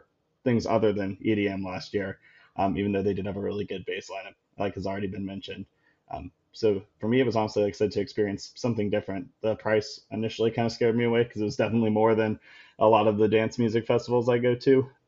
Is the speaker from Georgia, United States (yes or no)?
yes; Atlanta, Georgia, United States; Even growing up in Atlanta, it was kind of that first camping festival a lot of kids in high school went to.